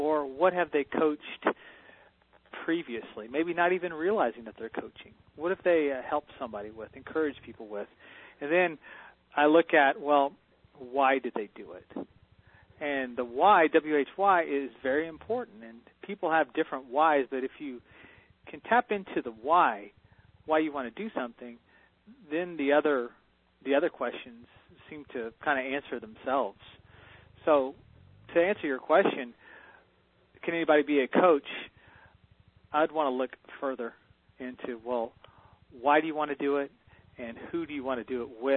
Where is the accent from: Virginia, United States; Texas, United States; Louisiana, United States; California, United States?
Texas, United States; San Antonio; also born or lived in Dallas; And I'm originally from San Antonio. So lifetime Texan and frequent Tennessee visitor.